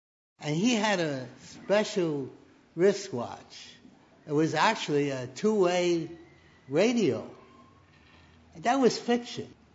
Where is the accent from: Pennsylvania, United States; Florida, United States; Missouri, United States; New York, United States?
New York, United States; Brooklyn; accent: Brooklyn; But it didn't understand my Brooklyn accent.